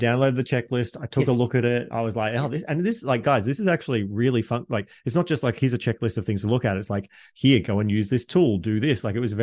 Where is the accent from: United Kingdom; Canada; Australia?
Australia; accent: Australian; thank you, dear listeners from the USA, who must like my Australian accent, and the guests who have been primarily Aussies.